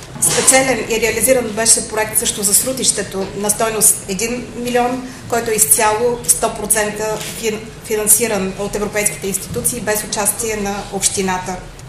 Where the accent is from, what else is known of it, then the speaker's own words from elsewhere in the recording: Shumen, Shumen Province, Bulgaria; Непреходен е обаче факта, че сме шуменци, че сме родени в нашия град, че желаем да доживеем до дълбоки старини в него.